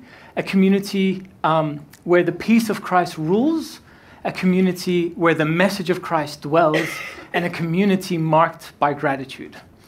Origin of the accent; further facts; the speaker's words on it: Lebanon; moved away as an adult; now in Sydney, Australia; Let me tell you a little bit about myself. I was born here in Sydney, Australia. When I was around 4 years old, my parents took me to Lebanon, where I lived my whole life until about 4 years ago now.